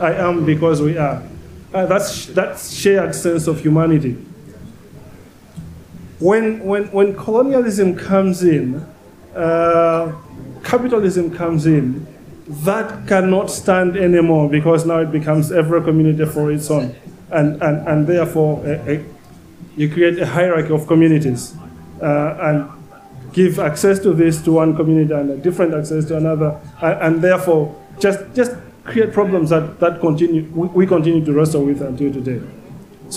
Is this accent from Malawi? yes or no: yes; Malawi; Before colonialism, yes, I come from Malawi.